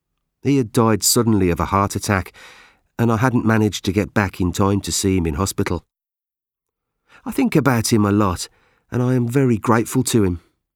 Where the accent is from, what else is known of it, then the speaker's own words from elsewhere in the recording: Birmingham, West Midlands, United Kingdom; born there; I was born in Birmingham in the Midlands, where my father's family had lived for generations. My grandfather, on my mother's side, had arrived in Britain after the Second World War.